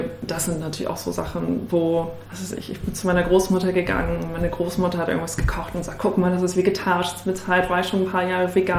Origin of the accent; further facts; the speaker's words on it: Lower Saxony, Germany; Ursprünglich komme ich ja aus Niedersachsen.